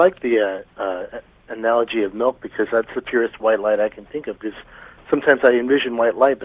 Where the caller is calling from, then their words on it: Las Vegas, Nevada, United States; I'm calling from the Las Vegas area.